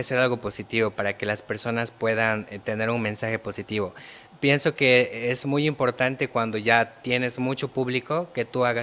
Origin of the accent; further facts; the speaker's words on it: Redención Pampa, Chuquisaca, Bolivia; now in Santa Cruz, Bolivia; Vengo de Redención Pampa, que es una localidad del municipio de Mojocoya, que está en la provincia de Sudáñez, que se encuentra en el departamento de Chuquisaca.